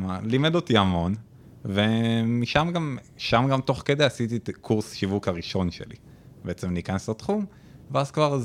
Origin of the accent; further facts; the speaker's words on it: Rishon LeZion, Central District, Israel; now in Pardes Hanna, Israel; אמא שלי מאשקלון, אבא שלי היה מגבעתיים, אבל... אני במקור מראשון הולדתי, הייתי עד גיל 12. Okay. עם העלייה לכיתה זין עברתי לפרדס חנה